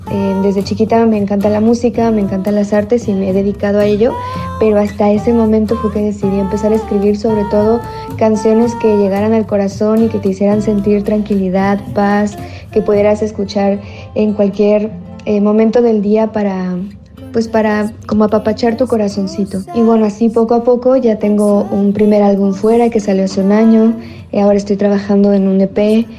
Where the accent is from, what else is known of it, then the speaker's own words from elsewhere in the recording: Mérida, Yucatán, Mexico; soy una cantautora de Mérida, Yucatán